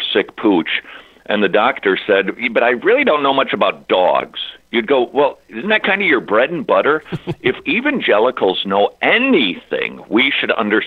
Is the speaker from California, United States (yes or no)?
no; Minnesota, United States; You mentioned the Midwest. I come from Minnesota, the land of 10,000 Lutheran churches, and that's just in Minneapolis.